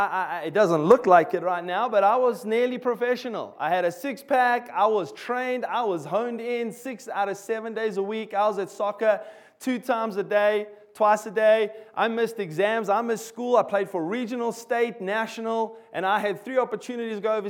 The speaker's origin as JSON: {"language": "English", "country": "South Africa", "said": "if I say a few words that are a little bit weird and you can't understand, that's because I'm South African."}